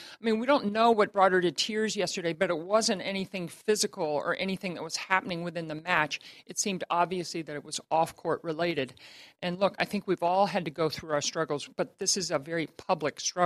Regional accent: Baltimore, Maryland, United States; he was playing that tournament near my hometown of Baltimore in Washington

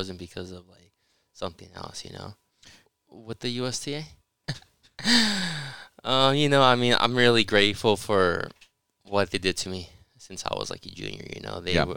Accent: Los Angeles, California, United States; Even though if I was born in the States, you know, in LA, I was raised as a Mexican. I was raised with a culture, like a Mexican culture, you know, with my family.

